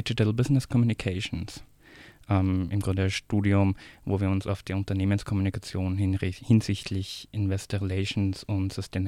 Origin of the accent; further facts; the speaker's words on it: Lower Austria, Austria; Ich komme aus der Nähe, genau, war in Melk in der Schule.